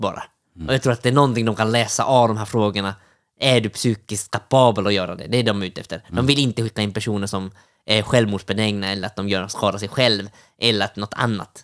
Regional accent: Finland; så att verkligen visa att jag var stolt finsk

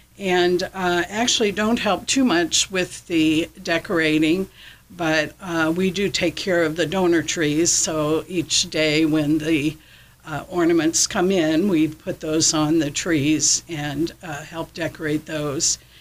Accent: Bloomington, Illinois, United States; Well, I'm originally from Bloomington, Illinois, and the Sisters of St. Francis taught me in grade school.

